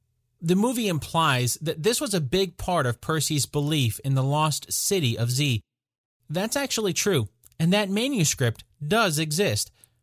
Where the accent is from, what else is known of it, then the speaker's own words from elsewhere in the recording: United States; Except, as I mentioned before, I'm an American, so I'm going to call this Z from now on.